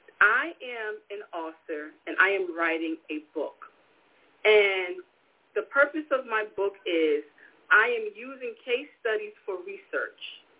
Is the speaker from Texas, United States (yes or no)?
no; Brooklyn, New York, United States; I am from Brooklyn, New York